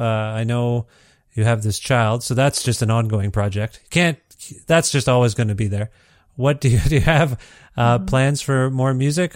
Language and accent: English; Ontario, Canada; I'm from Ontario and was pretty, pretty well ensconced in a town called Guelph, Ontario, which is like a college town.